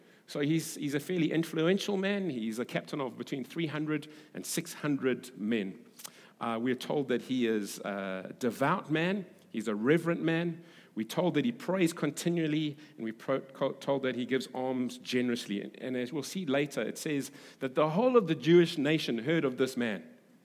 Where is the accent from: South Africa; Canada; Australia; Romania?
South Africa; Durban, KwaZulu-Natal; And I'm English. I grew up in Durban.